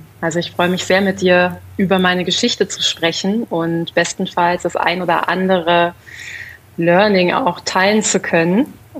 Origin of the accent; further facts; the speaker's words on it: Berlin, Germany; Ich bin auch Berlinerin und ich bin auch sehr stolz darauf, das immer wieder so zu betonen, weil es offensichtlich so selten ist, dass es noch so eingefleischte Berliner gibt, die hier geboren sind, die hier aufgewachsen sind